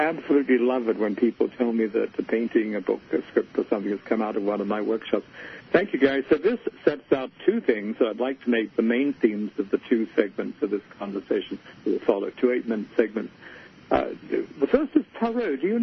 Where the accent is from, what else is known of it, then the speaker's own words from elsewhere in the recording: Australia; Growing up in Australia in a conservative family and conservative time, I never saw a tarot deck until my late teens.